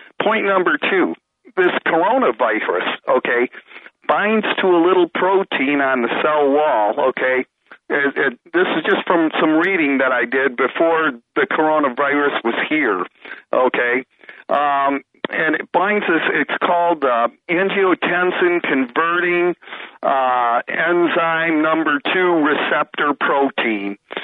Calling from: Michigan, United States; from Michigan.

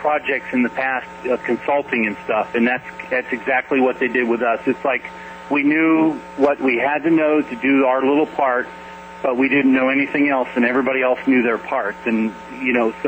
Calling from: Fuquay-Varina, North Carolina, United States; Hey, Kevin … I'm calling from Fuquay, Varina, North Carolina.

